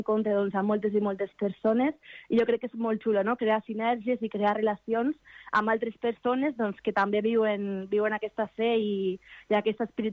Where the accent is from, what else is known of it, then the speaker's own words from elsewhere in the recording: Lleida, Catalonia, Spain; accent: Lleida; pel meu accent no puc, la gent no pot evitar, no? que no soc de Barcelona, que soc de Lleida. El que passa que jo ara actualment no estic vivint a Lleida, però sí que és cert que tinc família, no?, que és de Lleida i que està allí